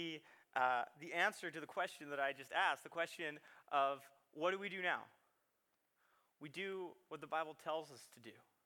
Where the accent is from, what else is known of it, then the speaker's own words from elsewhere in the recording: Canada; I'm not going to shout like he did. Maybe if I get fired up, I will later, but I'm Canadian, so I'm just going to take it slow.